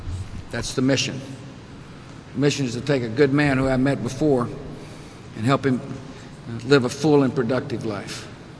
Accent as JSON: {"language": "English", "town": "San Antonio", "region": "Texas", "country": "United States", "said": "right here in my home state of San Antonio, Texas."}